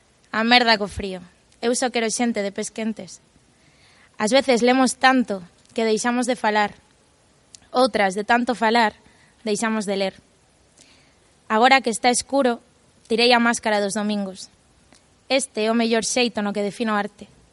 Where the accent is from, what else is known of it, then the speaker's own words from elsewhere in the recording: Galicia, Spain; moved away; inda que os libros estean escritos en galego e eu son galega e todo isto, pero bueno, sí que é certo que cando emigras estamos aí en choque.